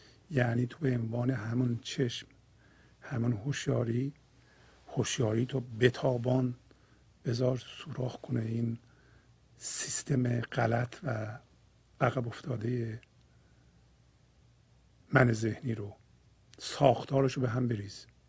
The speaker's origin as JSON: {"language": "Persian", "country": "Iran", "said": "من همچون ایرانی هستم"}